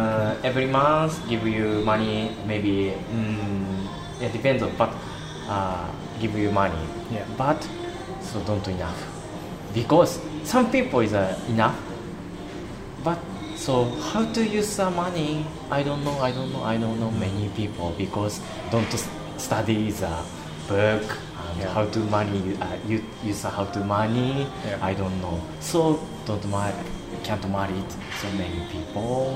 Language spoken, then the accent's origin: English; Chiba, Japan; English is a second language; Chiba. Chiba is around Tokyo.